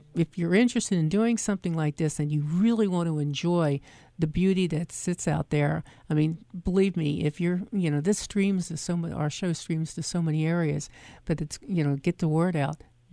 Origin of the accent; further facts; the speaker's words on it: New Jersey, United States; accent: East Coast; And I grew up on the East Coast. People can normally tell that by my accent. But South Jersey, you know, really outside, right outside the Philadelphia area.